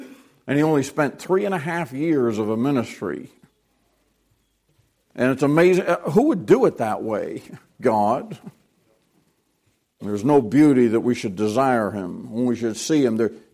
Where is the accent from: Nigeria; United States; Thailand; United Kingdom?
United States; New England; I was from up north. I was from New England.